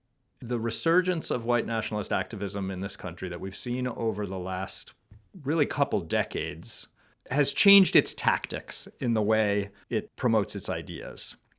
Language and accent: English; United States; as an American surrounded by classical architecture in our nation's capital